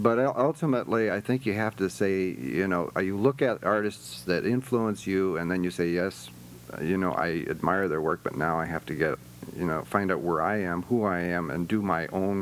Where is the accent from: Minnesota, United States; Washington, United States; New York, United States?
New York, United States; Brooklyn; also born or lived in Chicago; I was born in Brooklyn, and my father was a Lutheran minister. We eventually moved west and wound up in Chicago.